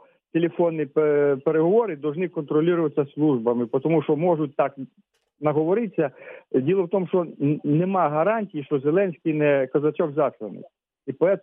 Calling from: Poltava Oblast, Ukraine; Полтавщина

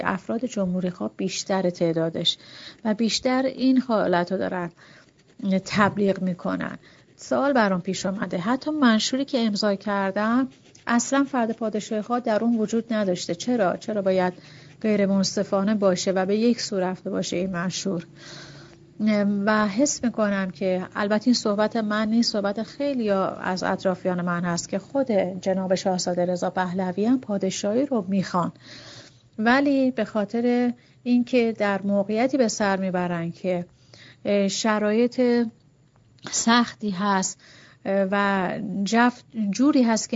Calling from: Shiraz, Fars, Iran; من از شیراز هستم

